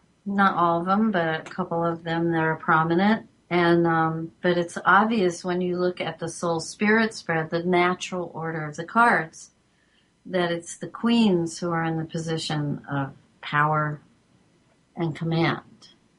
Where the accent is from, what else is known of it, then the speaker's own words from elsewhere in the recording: California, United States; I grew up in California and I lived there a lot of my life.